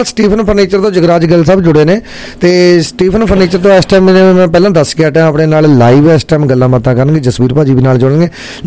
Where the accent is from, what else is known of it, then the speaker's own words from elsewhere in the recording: Punjab, India; ਇੱਕ ਸ਼ਹਿਰ ਦੇ ਹਾਂ ਤੇ ਫਤਿਹਗੜ੍ਹ ਸਾਹਿਬ ਸਾਡਾ ਜ਼ਿਲ੍ਹਾ ਜੀ